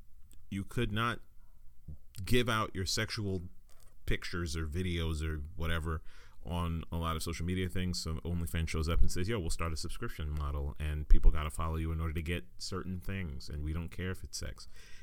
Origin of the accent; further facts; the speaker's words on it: United States; I'm an American